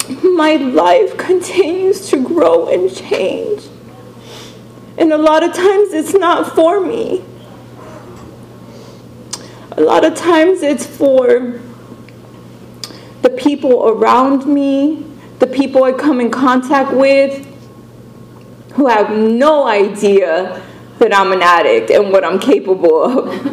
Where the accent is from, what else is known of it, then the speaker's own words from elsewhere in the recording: Texas, United States; because I'm from Texas, and so we have so many freaking conventions there